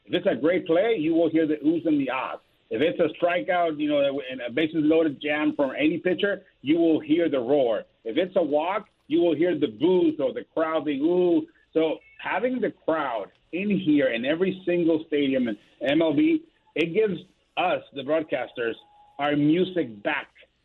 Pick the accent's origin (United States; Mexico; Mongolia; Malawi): Mexico; Tijuana, Baja California; me born and raised in Tijuana, Mexico, and then grew up a Dodger fan, I hated them both.